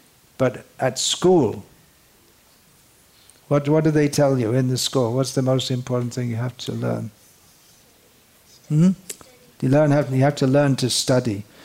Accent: United Kingdom; We've developed such a great civilization. I am from Britain.

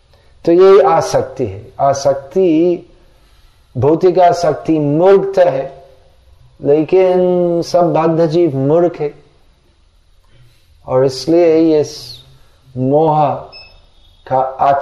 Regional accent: Gujarat, India; मैं गुजराती हूं, और चूंकि मैं गुजराती हूं तो यही प्रमाण है कि स्वर्ग से गुजरात अच्छा है

